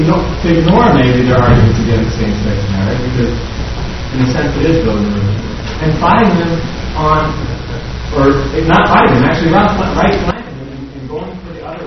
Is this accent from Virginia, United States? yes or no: yes; Virginia, United States; In my home state of Virginia, a woman had her child taken away and given to her mother.